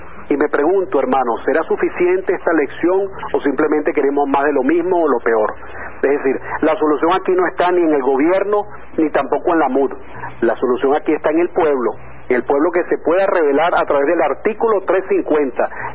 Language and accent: Spanish; Venezuela; Nosotros no somos conquistadores, fuimos libertadores, somos libertadores, y ese es el legado, ese es el orgullo de nosotros los venezolanos.